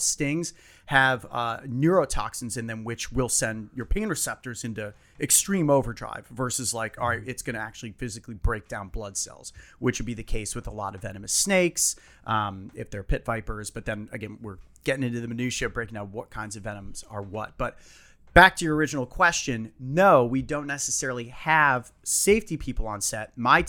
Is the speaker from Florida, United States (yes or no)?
no; Ohio, United States; And, growing up in Ohio, there's not necessarily anything super dangerous, right?